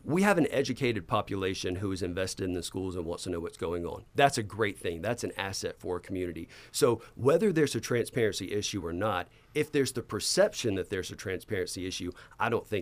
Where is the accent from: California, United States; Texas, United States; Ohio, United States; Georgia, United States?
Georgia, United States; Well, I went to Oconee County High School the year before North Oconee opened, and I grew up in North Oconee, so I would have gone to that school.